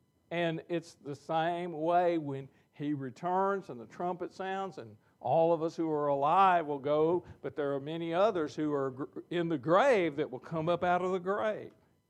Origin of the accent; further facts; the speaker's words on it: Mississippi, United States; I guess I'm from Mississippi and I have to do that.